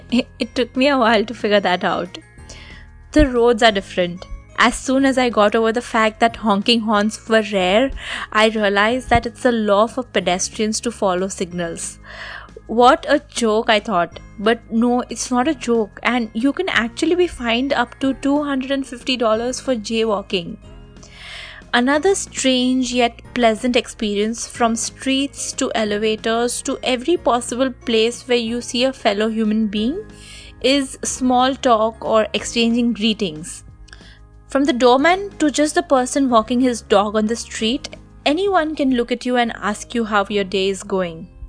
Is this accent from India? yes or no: yes; Mumbai, Maharashtra, India; moved away as an adult; now in abroad; as an Indian in my first few days in America. … this podcast is called Culture Chaos. Having spent all of my life as a proud Mumbai girl, my mind sort of went for a toss when I moved abroad